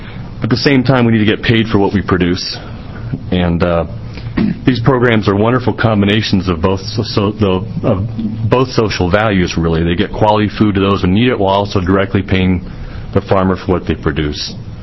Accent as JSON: {"language": "English", "town": "Noti", "region": "Oregon", "country": "United States", "said": "I'm a farmer from Notai, Oregon, which is about 25 miles west of Eugene."}